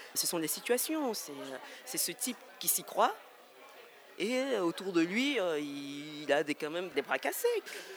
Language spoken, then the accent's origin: French; Côte d’Ivoire; je suis une Ivoirienne et les Ivoiriens ont, ont l'humour dans leur ADN.